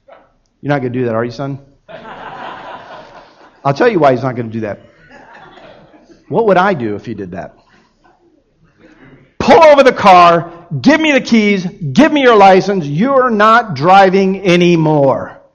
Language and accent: English; Miami, Florida, United States; now in Dallas, United States; I grew up in Miami, and everything in Miami is on a grid.